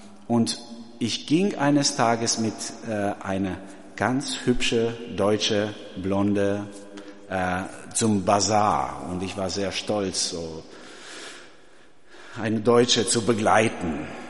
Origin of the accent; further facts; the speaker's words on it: Albania; So war es bei uns in Albanien. Samstag war das Duschentag.